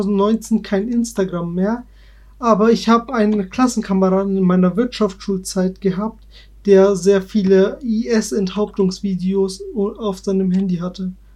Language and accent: German; Bavaria, Germany; Ich komme auch aus Bayern.